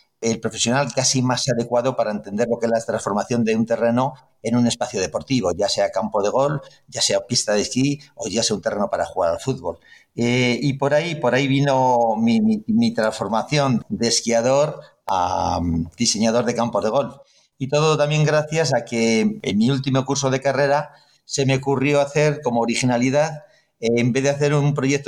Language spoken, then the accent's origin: Spanish; La Granja, Castile and León, Spain; que era en La Granja. Entonces, transformé el campo existente que había en mi pueblo, que era el campo de La Granja